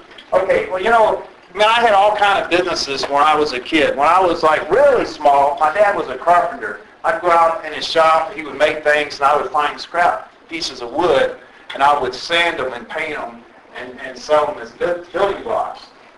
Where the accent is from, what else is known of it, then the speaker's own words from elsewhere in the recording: Tennessee, United States; They lived on 8 acres. We grew up in West Tennessee.